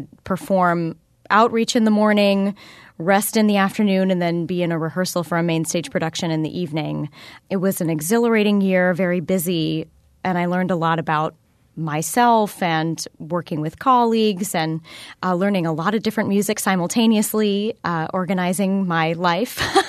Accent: Appleton, Wisconsin, United States; I'm originally from Appleton, Wisconsin, so I have a strong connection to Wisconsin in general.

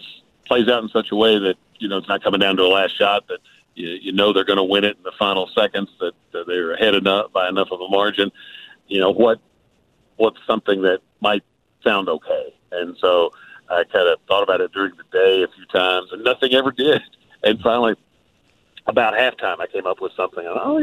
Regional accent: Paris, Kentucky, United States; I was a fan of the game because I grew up in Pitts, where Claiborne Farm is based

